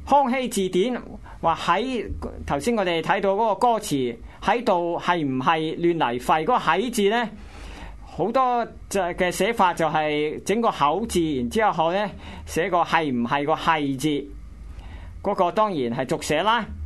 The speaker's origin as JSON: {"language": "Cantonese", "region": "Guangdong", "country": "China", "said": "我们广东人有所谓恩挑鬼命"}